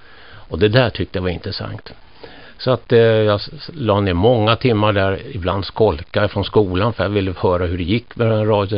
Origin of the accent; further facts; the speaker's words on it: Stockholm County, Sweden; Jag är uppväxt utanför Stockholm.